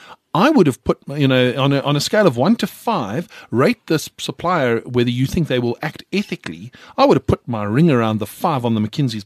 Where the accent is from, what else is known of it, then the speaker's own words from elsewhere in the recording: South Africa; I in fact take exception to the fact that as a South African CA, I am expected to uphold the highest standards